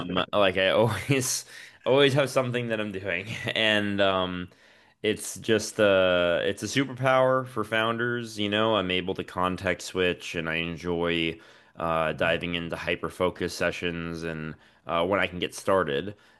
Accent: Florida, United States; And I grew up in South Florida. I currently live in Miami. I just moved back after 17 years gone after high school.

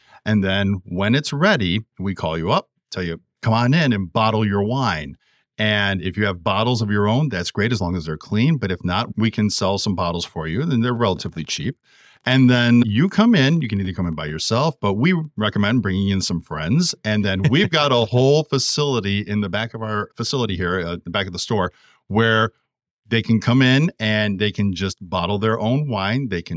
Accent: Warren, Michigan, United States; So I personally grew up in Warren, Michigan, right around the 12 Mile and Hoover area. I ended up going to Bishop Foley High School in Madison Heights.

